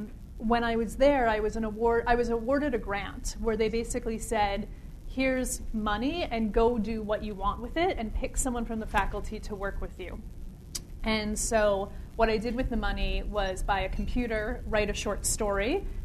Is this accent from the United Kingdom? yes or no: no; Brooklyn, New York, United States; now in Canada; I grew up in Brooklyn. I now live in Western Canada. But I grew up in Brooklyn